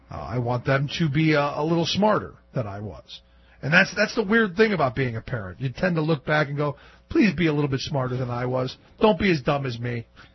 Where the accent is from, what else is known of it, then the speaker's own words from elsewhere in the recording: Cleveland, Ohio, United States; Do we want that to be an impulse item like it was when I grew up in Cleveland?